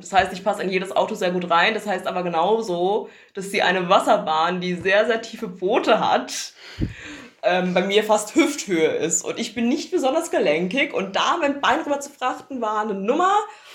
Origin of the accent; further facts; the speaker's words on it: Hesse, Germany; Ich sage bei uns in der Heimat, ich komme aus Hessen